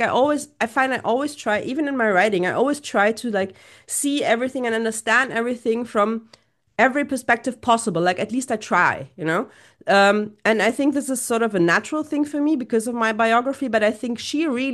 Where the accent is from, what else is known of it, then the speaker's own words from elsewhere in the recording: Saudi Arabia; I grew up in Saudi Arabia. I have an Arabic dad, a German mom. I'm very used to, like, switching in languages and cultures and perspectives.